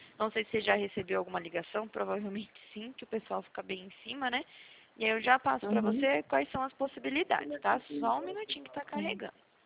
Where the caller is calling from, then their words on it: Atibaia, São Paulo, Brazil; Eu fico aqui em Atibaia, não sei se você conhece, interior de São Paulo.